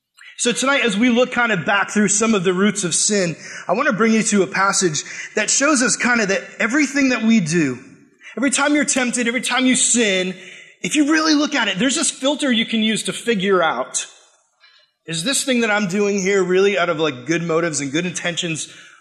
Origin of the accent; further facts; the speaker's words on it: Plymouth, Massachusetts, United States; I'm from Plymouth, Massachusetts.